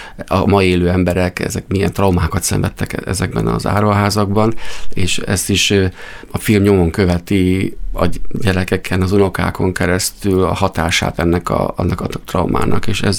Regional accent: Hungary; now in Australia; ott élek tizenvalány éve, hogy nekem ott van az életem közöttük. Amikor hazajövök, én magyar is vagyok, ausztrál is vagyok, inkább persze magyar vagyok, de az életem ott van kint most jelen pillanatban

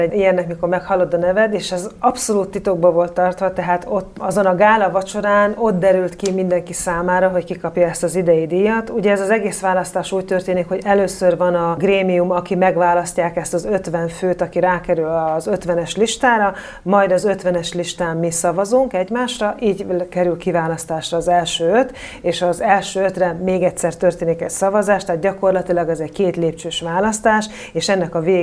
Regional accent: Bodrogkisfalud, Borsod-Abaúj-Zemplén, Hungary; számtalanszor megmásztam már a Várhegyet Bodrogkisfaludon, úgyhogy én ebbe belenőttem, nekem ez volt a természetes közegem

